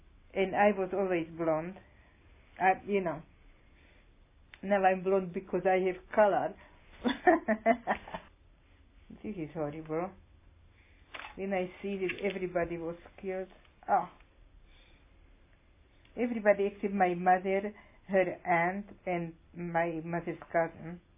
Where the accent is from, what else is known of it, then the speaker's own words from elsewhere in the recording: Bratislava, Bratislava Region, Slovakia; No, I'm from Bratislava.